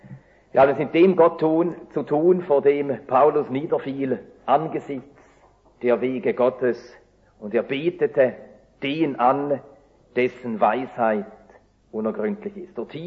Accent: Switzerland; Wie ihr meiner Sprache anhört, komme ich tatsächlich aus der Schweiz.

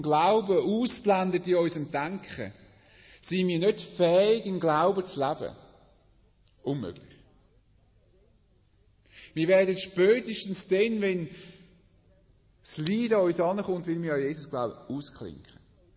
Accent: Switzerland; Bei uns in der Schweiz sind wir ja noch sehr frei.

